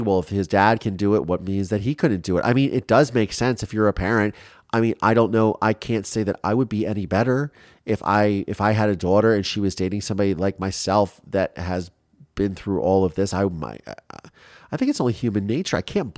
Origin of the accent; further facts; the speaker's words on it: Ohio, United States; if somebody came up to me, like, growing up in Ohio, and I knew that they were talking to me, they wanted to talk about it, I would just unload.